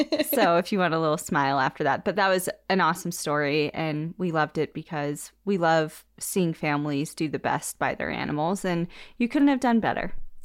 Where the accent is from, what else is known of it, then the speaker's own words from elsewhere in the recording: Washington, United States; I flew back to my home state of Washington for a long overdue visit.